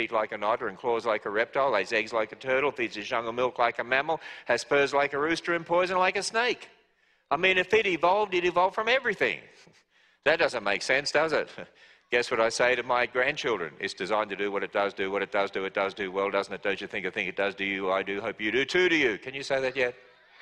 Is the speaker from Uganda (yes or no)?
no; Australia; I come from Australia